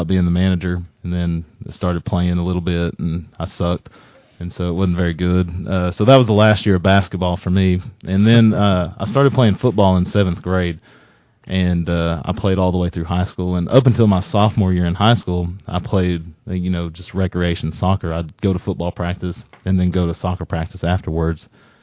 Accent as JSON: {"language": "English", "town": "Amarillo", "region": "Texas", "country": "United States", "tie": "born there", "said": "I was born in Amarillo, which is, you know, the panhandle up where, you know, the square part of Texas, and right smack dab in the middle."}